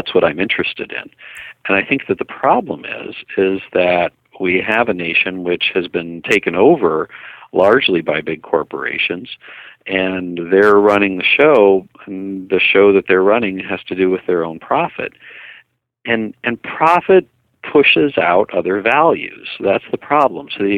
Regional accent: United States; Well, I'm an American, obviously. I've lived here all my life

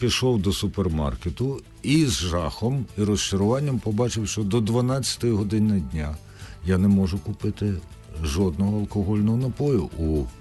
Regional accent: Kyiv, Ukraine

